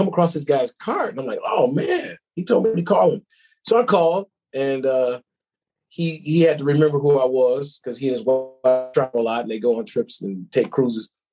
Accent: Detroit, Michigan, United States; I said, I'm from Detroit, Michigan.

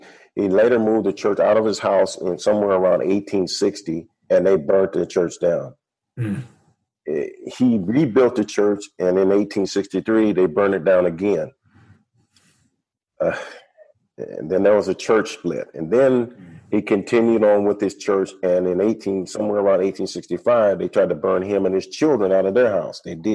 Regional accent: Sacramento, California, United States; I mean, I grew up in Sacramento.

